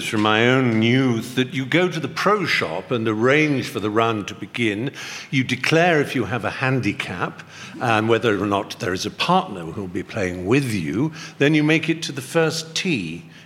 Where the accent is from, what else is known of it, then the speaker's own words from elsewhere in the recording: England, United Kingdom; I'm fleshy. I'm English.